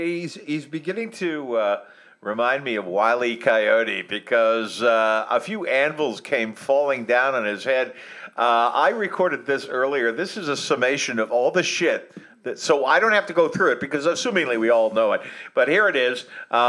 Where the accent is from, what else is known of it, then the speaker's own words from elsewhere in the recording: Boston, Massachusetts, United States; I come from Boston. We call off school.